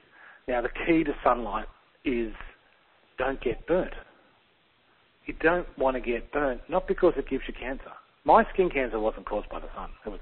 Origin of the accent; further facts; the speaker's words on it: Scotland, United Kingdom; I'm from Scotland and the UK.